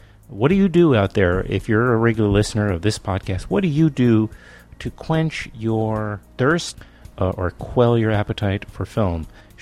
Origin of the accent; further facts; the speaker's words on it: New York, United States; Now, as a New Yorker, as a person from that bases themselves in Brooklyn